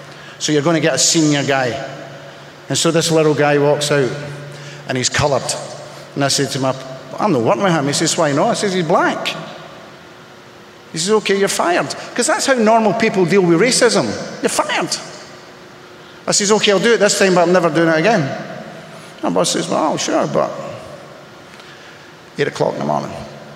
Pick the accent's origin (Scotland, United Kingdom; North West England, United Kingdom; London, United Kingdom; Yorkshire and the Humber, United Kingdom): Scotland, United Kingdom; I'm Scottish as all hell, eh?